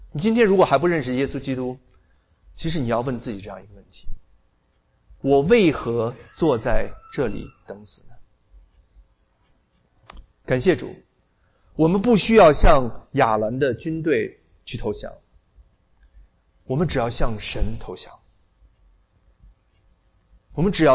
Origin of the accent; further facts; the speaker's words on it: China; 我们今天其实我们中国人更难以做这一点，对不对？我们到什么地方去还最好能衣锦还乡，对不对？